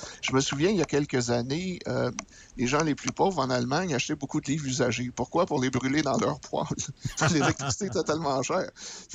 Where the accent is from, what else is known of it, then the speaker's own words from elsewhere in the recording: Quebec, Canada; Ça nous définit en tant que Québécois.